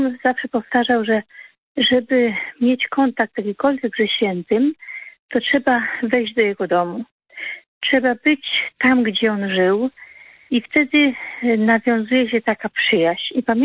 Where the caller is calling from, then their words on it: Italy; dzwonię z Włoch.